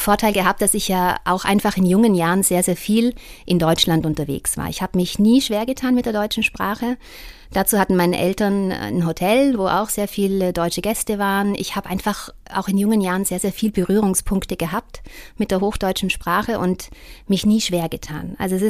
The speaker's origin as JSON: {"language": "German", "town": "Welschnofen", "region": "Trentino-Alto Adige", "country": "Italy", "tie": "born or raised there", "said": "der aus meinem Heimatdorf Welschnofen kommt. Also es ist ganz lustig, dass da auch so eine Südtirol-Kombo ist"}